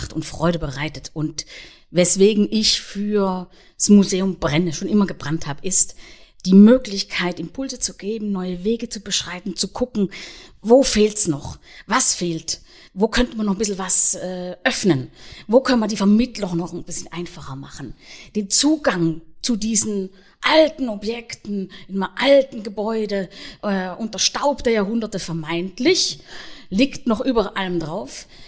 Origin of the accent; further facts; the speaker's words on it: Offenburg, Baden-Württemberg, Germany; moved away as an adult; also born or lived in Saxony / Thuringia / Saxony-Anhalt; Ursprünglich bin ich im Badischen geboren und aufgewachsen, in Offenburg. Das ist zwischen Freiburg und Karlsruhe. Und dann war ich den größten Teil meines Lebens im Osten Deutschlands, in neuen Bundesländern. Erst in Sachsen, dann in Thüringen und dann in Sachsen-Anhalt.